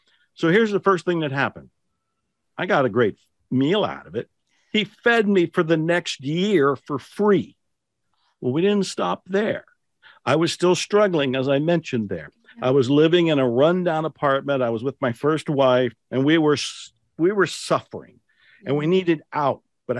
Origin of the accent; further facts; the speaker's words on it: Ohio, United States; Now you have to remember, I'm in Texas and I grew up in Ohio on Italian food, which I was not getting in Texas.